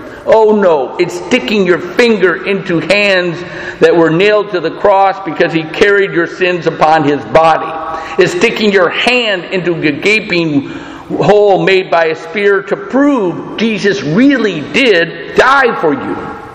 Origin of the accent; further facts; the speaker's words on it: Michigan, United States; I'm from Michigan, but I'm out of my mother.